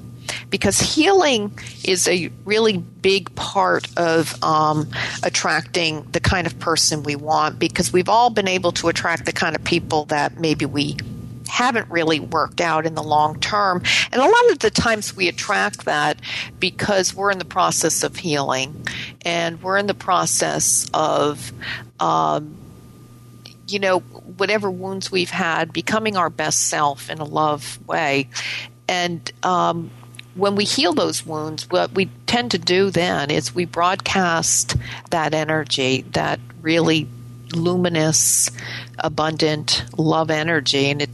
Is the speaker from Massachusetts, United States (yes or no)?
yes; Massachusetts, United States; You know, I'm from Massachusetts.